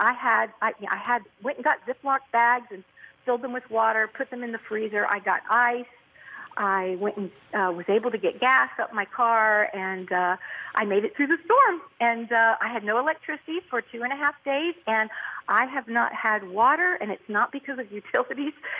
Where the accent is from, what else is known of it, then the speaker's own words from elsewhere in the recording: Miami, Florida, United States; I'm from Miami, and I live in Miami Beach, Aventura area, which is North Miami Beach.